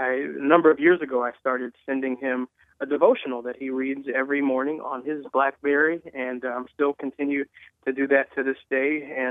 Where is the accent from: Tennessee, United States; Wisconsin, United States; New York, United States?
Tennessee, United States; Nashville; I was raised in Nashville for the most part, but spent a fair amount of time in Chattanooga.